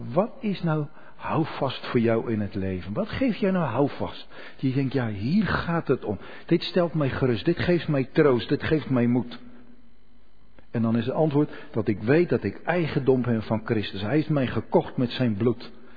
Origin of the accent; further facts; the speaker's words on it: Netherlands; Dan krijg je dat allergische gedoe van wij als Nederlanders, ik moet niks.